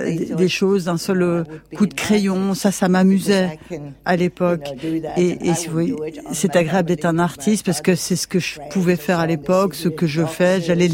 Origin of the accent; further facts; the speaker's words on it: Western Cape, South Africa; Alors, j'ai grandi en Afrique du Sud. Je suis née dans une ferme, dans un tout petit village, entre la ville du Cap et Stellenbosch.